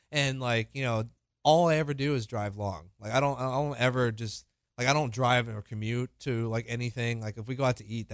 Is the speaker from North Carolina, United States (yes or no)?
yes; Huntersville, North Carolina, United States; I grew up in Charlotte. Like, I'm from Huntersville.